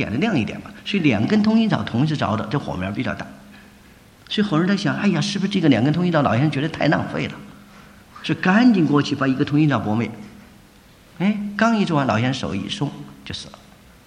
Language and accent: Chinese; China; now in United States; 我也是来美国以前，别人告诉我说，东方的嫉妒和西方的嫉妒不太一样。我们中国人的嫉妒就是说